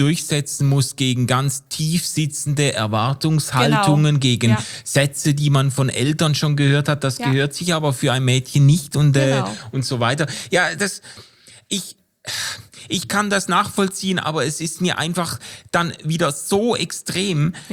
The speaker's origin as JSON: {"language": "German", "country": "Switzerland", "said": "Ich sage das als Schweizer"}